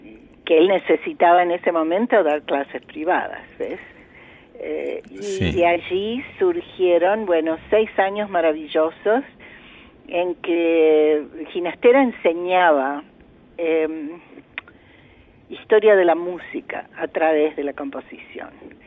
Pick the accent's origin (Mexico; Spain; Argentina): Argentina; Bell Ville, Córdoba; born there; yo nací en Belleville, en Córdoba, y ya era pianista